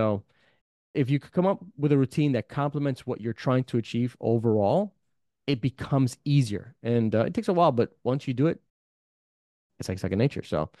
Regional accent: New York, United States; born there; I was born in New York, so I'm a New Yorican.

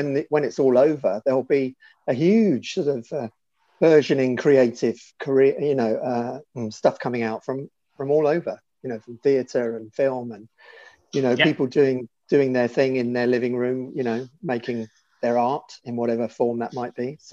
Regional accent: Isle of Wight, South East England, United Kingdom; born there; So I was born on the Isle of Wight, which has featured in the news recently with a tanker being hijacked. So yeah, so I was born on the Isle of Wight. I was adopted as a baby.

